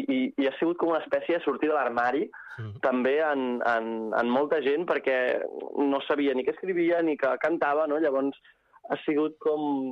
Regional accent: Igualada, Catalonia, Spain; jo sóc d'Igualada

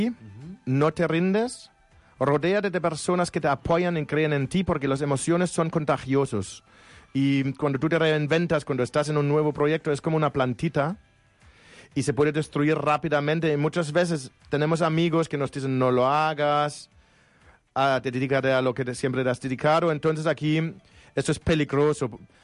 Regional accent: Germany; Spanish is a second language; Y mira, soy alemán, ¿eh?

